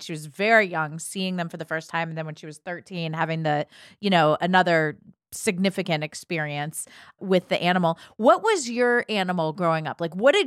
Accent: Ohio, United States; But I grew up in Ohio, so like goats, chickens, farm animals I wasn't really into because they were just everywhere

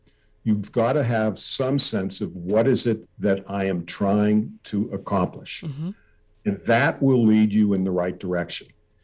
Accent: United States; I am a, in terms of ethnicity, an Eastern European Jewish person.

